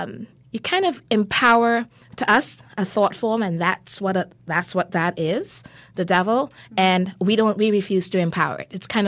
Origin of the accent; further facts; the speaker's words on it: Canada; My mom is extremely, extremely Christian. We're from Canada.